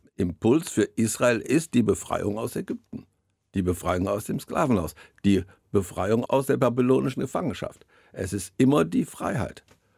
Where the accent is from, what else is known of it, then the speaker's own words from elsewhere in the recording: Bottrop, North Rhine-Westphalia, Germany; born there; Ich bin übrigens auch in Bottrop geboren, aber das spielte da keine Rolle, weil ich ja lange weg war